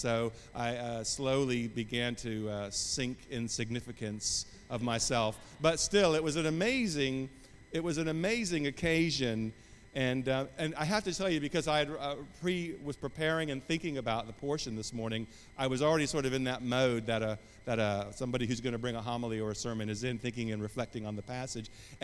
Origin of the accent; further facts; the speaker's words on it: United States; moved away as an adult; now in London, United Kingdom; I'm from the United States originally, but I moved to the United Kingdom 31 years ago to work with Christian Witness to Israel amongst the Jewish community in London.